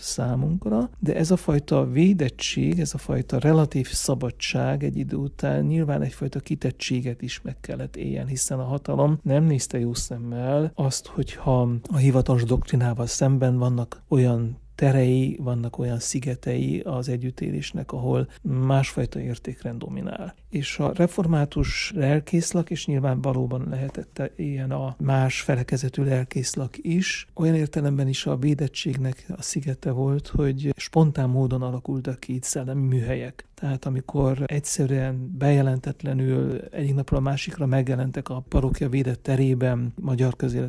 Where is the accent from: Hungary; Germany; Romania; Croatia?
Romania; Văleni, Mureș County; Édesapám lelkész, és lelkész családban nevelkedtem a Marosvásárhely közelében. Pici koromat Szövérden, és azt követően 20 éven keresztül Székelyvajában élt a család. Az elemiskoláimat Székelyvajában, Marosvásárhelytől 15 kilométerre egy szintiszta magyar református falu. Tehát itt töltöttem a gyerekkoromat